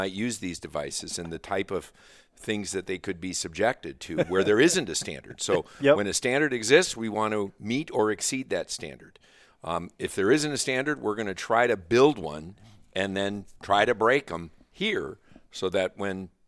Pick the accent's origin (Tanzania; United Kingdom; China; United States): United States; Green Bay, Wisconsin; But I grew up in Wisconsin, okay. in Green Bay.